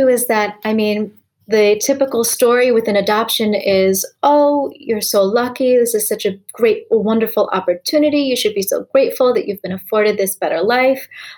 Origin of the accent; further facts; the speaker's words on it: United States; And I'm sure most Asians can relate to in growing up in the United States.